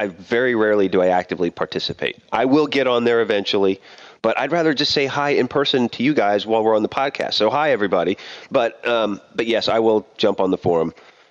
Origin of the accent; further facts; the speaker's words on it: United States; now in Brazil; I'm an American that is living in Brazil. So between both countries, I celebrate a lot of holidays.